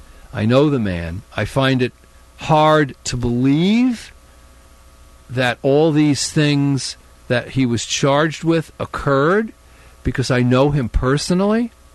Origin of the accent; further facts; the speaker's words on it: United States; As an American, this is my opinion.